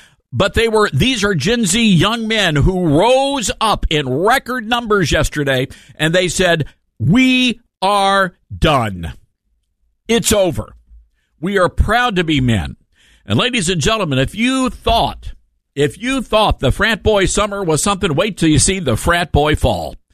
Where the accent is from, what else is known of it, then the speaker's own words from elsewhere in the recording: the South, United States; I grew up in the South, right? I didn't go to some Ivy League school. I had to work my way through college.